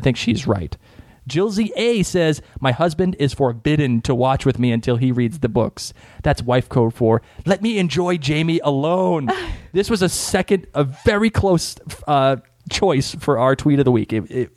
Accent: Boston, Massachusetts, United States; accent: Boston; And when I get excited that my Boston accent really comes out a lot.

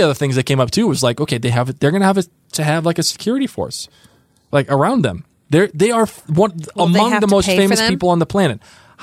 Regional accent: United States; as an American and as a human, it doesn't matter to me

